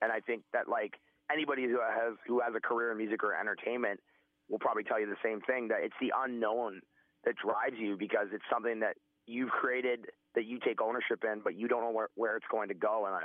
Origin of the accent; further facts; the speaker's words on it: Toronto, Ontario, Canada; I'm like, not exactly. We're from Toronto.